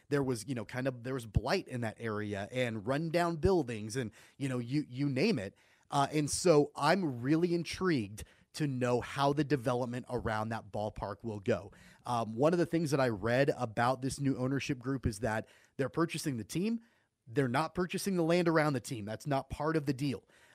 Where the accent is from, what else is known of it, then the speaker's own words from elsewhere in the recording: Wichita, Kansas, United States; So, look, I'm from Wichita. I'm born and raised here, grew up going to Wichita Wranglers games, and grew up going to the NBC tournament.